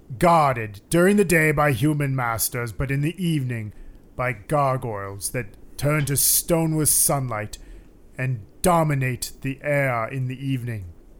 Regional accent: Berkeley, California, United States; But I'm from Berkeley.

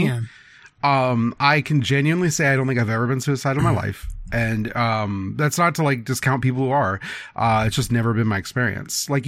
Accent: Midwest, United States; accent: Midwestern; My Midwestern thudding accent.

